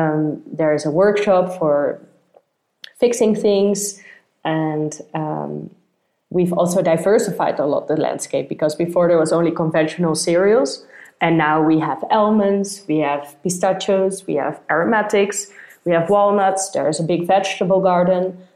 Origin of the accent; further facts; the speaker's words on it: Netherlands; I'm from the Netherlands